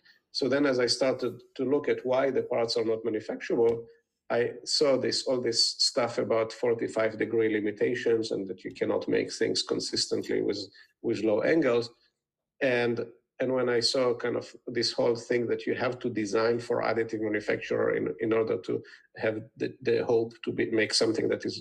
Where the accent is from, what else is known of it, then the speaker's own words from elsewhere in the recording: Israel; English is a second language; moved away as an adult; now in United States; I grew up in Israel, spent the first 10 years of my career in the intelligence, in the technology unit of the Israeli intelligence, developing products for special missions. And then I moved to the United States